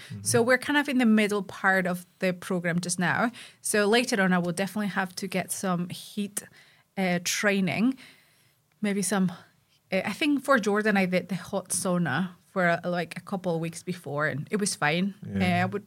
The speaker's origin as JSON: {"language": "English", "country": "Mexico", "second_language": "English", "said": "I'm from Mexico again, obviously, right?"}